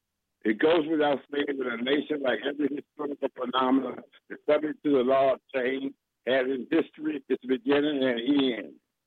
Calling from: Upper Marlboro, Maryland, United States; coming from Upper Marlboro.

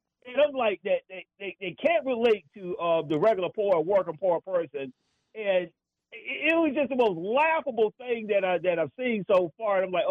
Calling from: Washington, District of Columbia, United States; from D.C.

